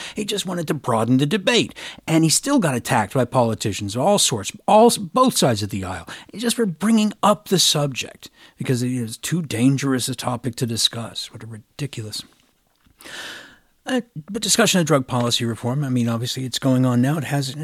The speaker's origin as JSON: {"language": "English", "region": "Iowa", "country": "United States", "said": "I'm originally from Iowa, so I know it's not really seen as a progressive bastion"}